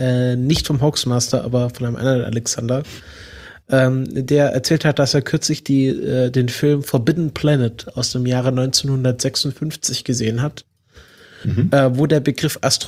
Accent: Southwest Germany, Germany; Ich komme ja aus dem Südwesten

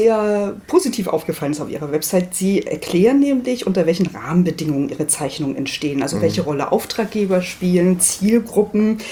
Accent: Brandenburg, Germany; ich bin selbst ja im Spreewald groß geworden.

